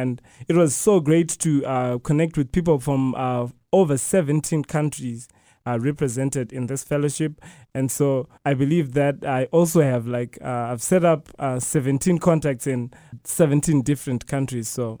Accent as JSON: {"language": "English", "country": "Zimbabwe", "said": "and I'm from Zimbabwe. And back home in Zimbabwe"}